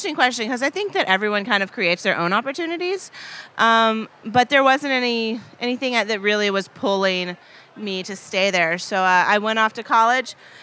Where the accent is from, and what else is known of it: Paducah, Kentucky, United States; born or raised there